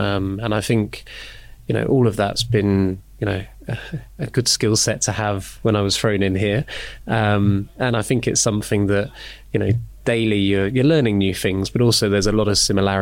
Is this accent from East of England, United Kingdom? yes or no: yes; East of England, United Kingdom; I'm from Norfolk, not from Yorkshire